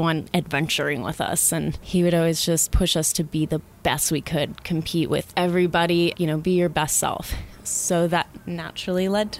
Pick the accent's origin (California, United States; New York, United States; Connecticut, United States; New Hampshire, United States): California, United States; Costa Mesa; also born or lived in Newport Beach; I grew up in Costa Mesa and in Newport Beach.